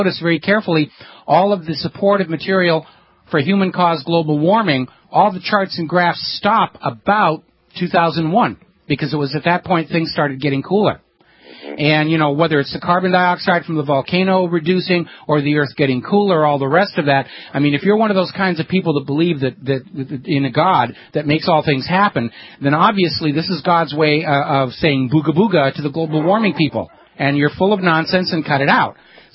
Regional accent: New Hampshire, United States; I'm from New Hampshire originally.

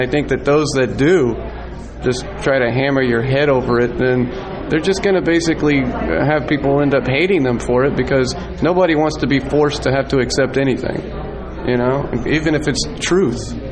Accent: Austin, Texas, United States; I came from Austin, Texas, basically, to come out to Conspiracy

